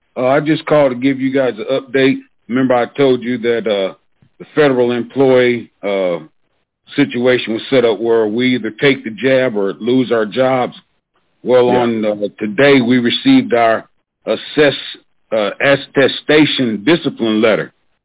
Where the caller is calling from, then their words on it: Oklahoma, United States; No, sir. I'm in Oklahoma.